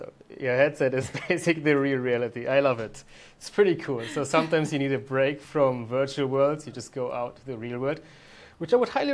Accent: Berlin, Germany; I'm born and raised in Berlin, and my parents are from India. They moved here 30 plus years ago, and I've been here all my life

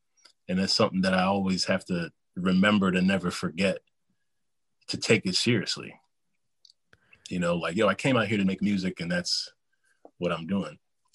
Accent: Philadelphia, Pennsylvania, United States; He's from Milwaukee. I'm from Philly, so we connected and we made Philwaukee.

